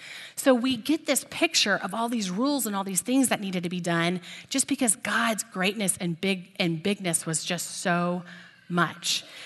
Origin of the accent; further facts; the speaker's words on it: Texas, United States; I'm from East Texas, so sometimes it might sound like yolk.